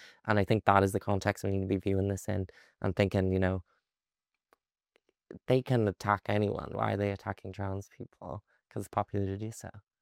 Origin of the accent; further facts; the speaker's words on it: Ireland; I'm Irish and that sense of humor is something that we're all famous for.